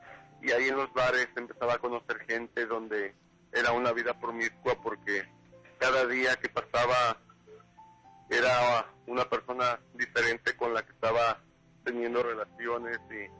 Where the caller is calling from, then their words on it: Salem, Oregon, United States; De aquí, de Salem, Oregon.